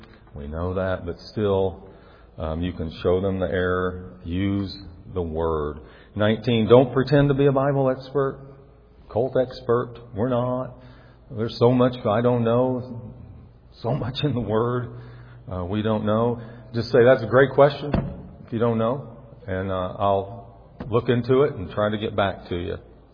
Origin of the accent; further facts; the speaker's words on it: the South, United States; now in Illinois, United States; But I grew up in the South, and I think I speak a little slow sometimes